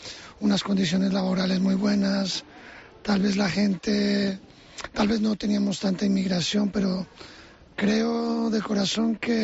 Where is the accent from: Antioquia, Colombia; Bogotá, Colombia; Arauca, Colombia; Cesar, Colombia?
Bogotá, Colombia; now in Canary Islands, Spain; Yo soy de Bogotá, Colombia, pero llevo en la isla unos 26 años.